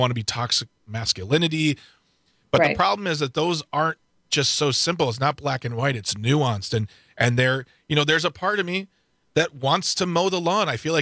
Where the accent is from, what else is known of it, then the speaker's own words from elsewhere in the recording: Midwest, United States; being a man, being a Midwesterner, being of a certain age